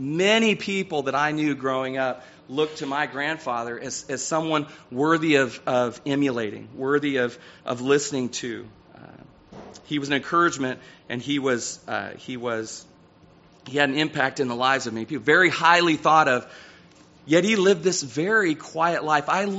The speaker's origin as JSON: {"language": "English", "region": "California", "country": "United States", "tie": "born or raised there", "said": "I grew up in California, and I don't think the word's immigrated to California."}